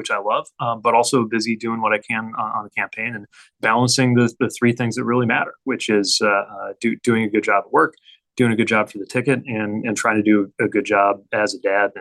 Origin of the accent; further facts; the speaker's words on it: United States; just as an American.